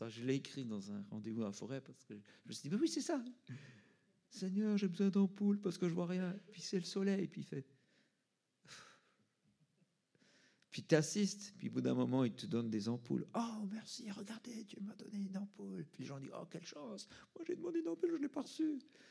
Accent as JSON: {"language": "French", "country": "Switzerland", "said": "Parce que je viens de Suisse, c'est les commissions chez vous"}